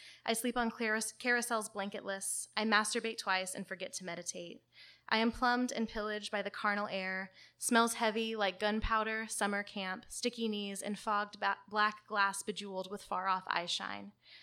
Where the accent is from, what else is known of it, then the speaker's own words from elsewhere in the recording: Texas, United States; And I'm from the South. I'm from Texas originally, and I've lived in the South most of my life.